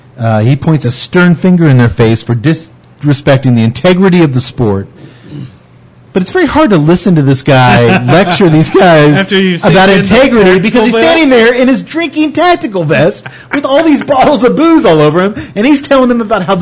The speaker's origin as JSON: {"language": "English", "region": "Idaho", "country": "United States", "said": "I come from Idaho. We have rules."}